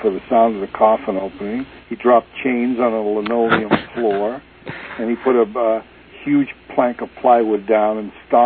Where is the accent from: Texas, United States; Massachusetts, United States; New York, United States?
Massachusetts, United States; Somerville; I was singing with a group of four Italian boys from my hometown, which was Somerville, Massachusetts.